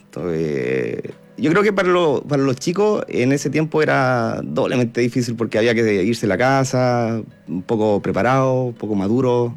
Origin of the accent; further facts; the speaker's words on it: Calama, Antofagasta, Chile; also born or lived in Santiago / Viña del Mar; yo nací en Santiago, pero me fui muy joven a Calama con mi familia. Ya. Mi papá lo trasladaron, entonces se dedicó a la minería, y desde entonces, viviendo en Calama, Chuquicamata, y después a la universidad, yo me fui a Viña del Mar